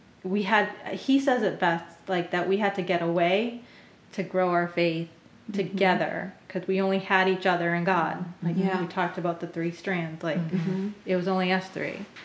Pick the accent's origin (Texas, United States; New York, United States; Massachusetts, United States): Massachusetts, United States; Boston; moved away; I grew up in Boston for most of my life